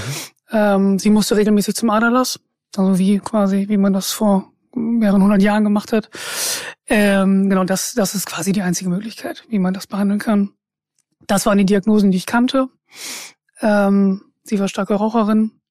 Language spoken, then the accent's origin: German; Emden, Lower Saxony, Germany; now in Bremen, Germany; Ich bin 34 und lebe seit 14 Jahren in Bremen und komme aber ursprünglich aus Ostfriesland, aus Emden. Und das ist auch die Stadt, wo ich groß geworden bin